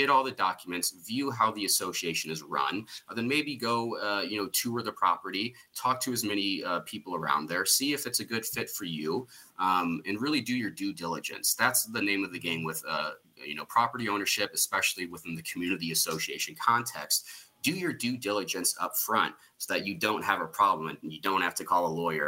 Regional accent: Missouri, United States; moved away as an adult; now in Milwaukee, United States; You know, I'm from Missouri. I went to undergrad in Chicago, came back to St. Louis for law school. And then 2023, I moved up to Milwaukee with my girlfriend, who's recently my fiance.

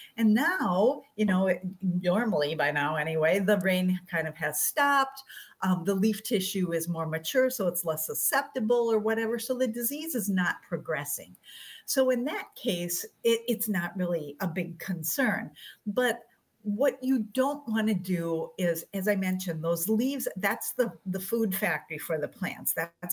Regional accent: Plover, Wisconsin, United States; Potato beetles growing up in Plover in the Central Sams area of Wisconsin. You know, potatoes are everywhere.

